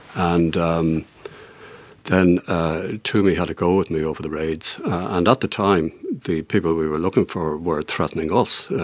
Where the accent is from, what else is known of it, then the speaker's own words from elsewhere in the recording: Ireland; I was from the South.